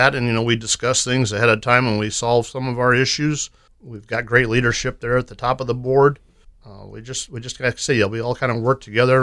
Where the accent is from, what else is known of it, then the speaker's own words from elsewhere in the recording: Omaha, Nebraska, United States; born there; also born or lived in Fremont; I was born in Omaha. I actually have lived in Fremont the Wall 57 years of my life.